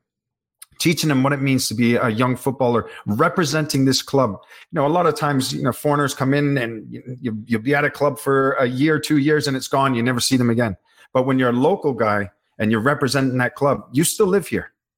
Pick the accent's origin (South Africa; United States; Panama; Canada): Canada; being a Canadian playing football in Europe.